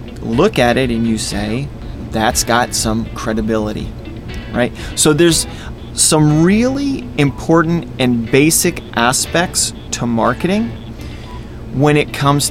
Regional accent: Maine, United States; growing up in Maine, there wasn't a huge population, so there wasn't a huge amount of competition

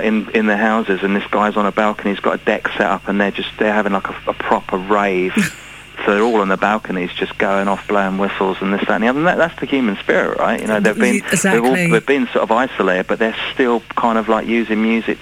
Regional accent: Brighton, South East England, United Kingdom; These were in Brighton, by the way, because I grew up in Brighton.

